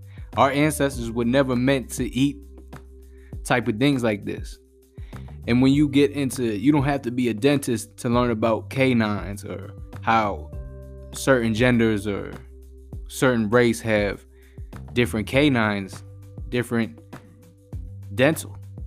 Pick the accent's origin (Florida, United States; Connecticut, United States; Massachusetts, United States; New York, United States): Massachusetts, United States; Boston; If y'all ever seen movies of The Departed, I'm from Boston, that's how it looks.